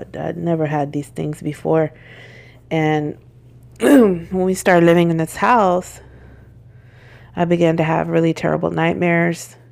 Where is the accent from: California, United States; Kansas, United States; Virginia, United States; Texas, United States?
Texas, United States; I'm from North Texas